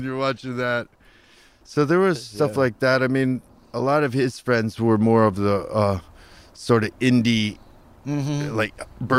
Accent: Hollywood, California, United States; You know, I grew up in Hollywood, and I'm a...

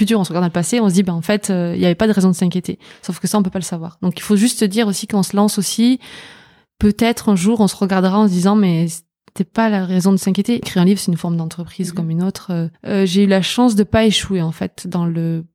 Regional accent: Albi, Occitanie, France; Alors, je viens d'Albi, c'est une petite ville à côté de Toulouse.

